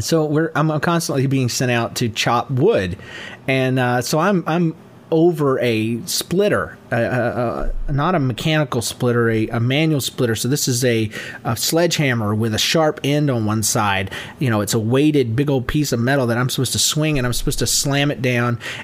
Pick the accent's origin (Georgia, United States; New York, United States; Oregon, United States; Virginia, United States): Georgia, United States; I'm from Georgia.